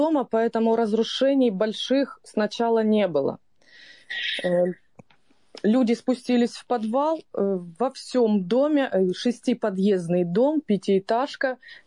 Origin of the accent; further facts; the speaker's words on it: Mariupol, Donetsk Oblast, Ukraine; moved away as an adult; мне 38 лет. Я выросла, жила, работала в Мариуполе.